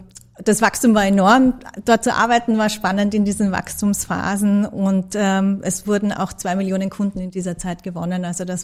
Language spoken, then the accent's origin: German; Graz, Styria, Austria; Ja, also ich bin geborene Grazerin.